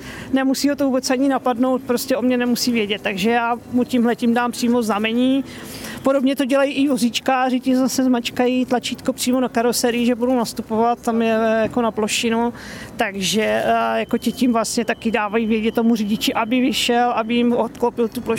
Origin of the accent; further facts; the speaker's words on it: Brno, South Moravian Region, Czechia; Vzhledem k tomu, že jsem na České, jsem z Brna, docela dobře to tady znám